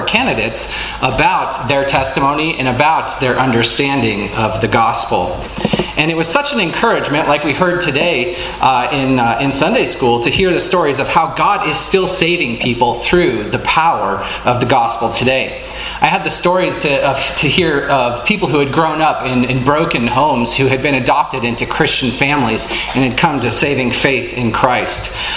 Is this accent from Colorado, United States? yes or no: yes; Colorado, United States; now in California, United States; I'm originally from Colorado, and I just spent the last several months back in Colorado working a temporary work assignment for Samaritan's Purse